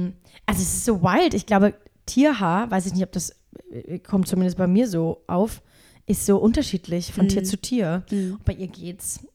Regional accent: Heinsberg, North Rhine-Westphalia, Germany; also born or lived in Vienna; now in Berlin, Germany; Aber ich komme aus Köln. Oder nee, aus Köln ist wirklich weit gesagt. Ich komme aus Heinsberg.

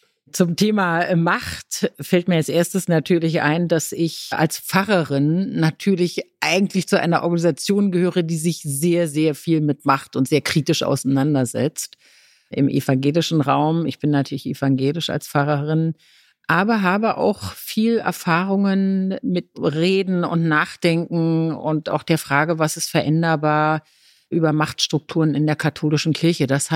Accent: Berlin, Germany; born there; Ich bin in Berlin-Pankow geboren. Ich war 22, als die Mauer fiel.

